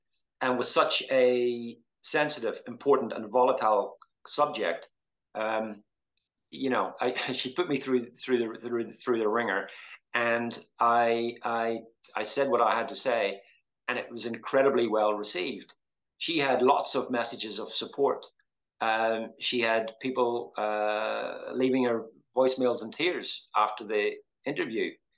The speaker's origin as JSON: {"language": "English", "region": "Northern Ireland", "country": "United Kingdom", "moved": "as an adult", "said": "And when they heard my accent, they assumed that I must be, you know, a terrorist, because I came from Northern Ireland"}